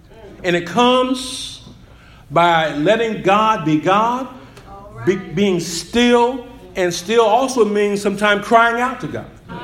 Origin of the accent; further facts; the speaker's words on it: Indianapolis, Indiana, United States; I grew up in this city. I grew up at 34th and Sherman Drive. I grew up in Hallville. Went to Indianapolis Public Schools.